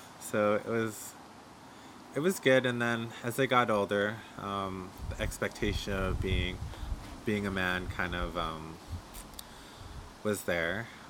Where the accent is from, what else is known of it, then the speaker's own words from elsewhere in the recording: Alberta, Canada; I am from Muscogee's First Nation in central Alberta.